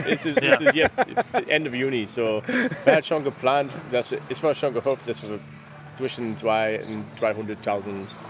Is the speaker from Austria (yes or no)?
no; United States; German is a second language; now in Germany; Wir kommen aus den USA